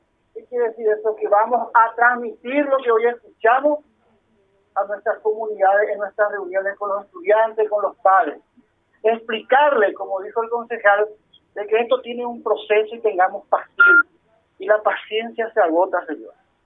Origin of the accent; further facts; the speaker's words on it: San Lorenzo, Central, Paraguay; Nos merecemos como sanlorenzanos, como paraguayos, tener esa comodidad.